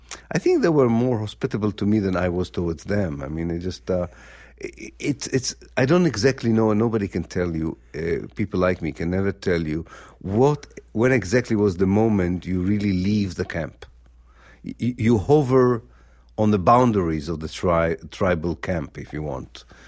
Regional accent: Israel; I was born in Israel in the early 1950s and had a kind of conventional, I would say, Israeli-Jewish background

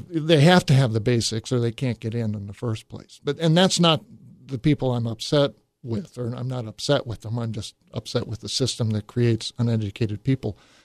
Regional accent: Denver, Colorado, United States; born there; Yes, I was born in Denver, Colorado.

